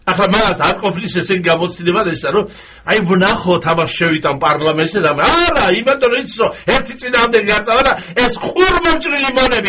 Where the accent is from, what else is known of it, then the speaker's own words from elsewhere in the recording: Tbilisi, Georgia; მეც თბილისელი ვარ მეც ქართველი ვარ